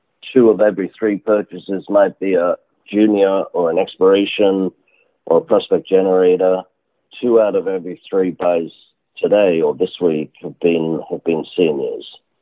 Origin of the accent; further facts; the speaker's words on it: England, United Kingdom